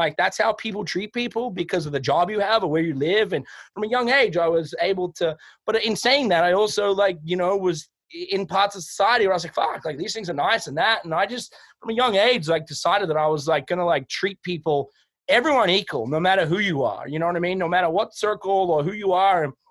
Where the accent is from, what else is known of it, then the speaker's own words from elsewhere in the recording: Mornington, Victoria, Australia; But yeah, I was born in just a little tiny town outside of Melbourne, Australia I was born in Mornington Hospital and grew up there.